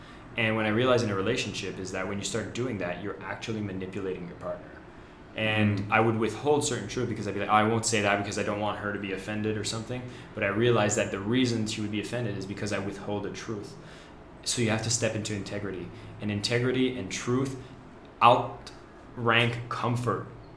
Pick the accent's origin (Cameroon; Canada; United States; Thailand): Canada; She's Brazilian, I'm Canadian. Canadians are naturally very emotionally limited